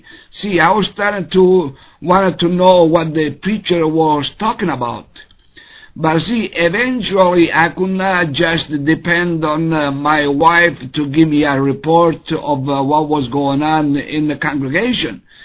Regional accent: Sicily, Italy; English is a second language; now in United States; But what happened was that me growing up in Italy and coming in the USA, and I've never been in any other church besides the Catholic Church from Sicily.

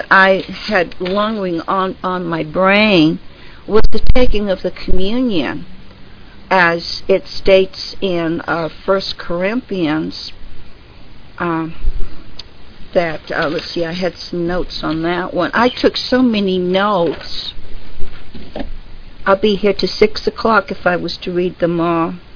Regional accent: England, United Kingdom; Excuse me for using the English. I am English.

